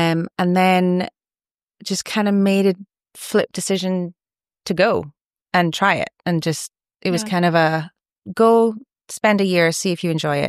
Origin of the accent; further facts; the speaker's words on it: Aberdeen, Scotland, United Kingdom; Grew up in Aberdeen in Scotland.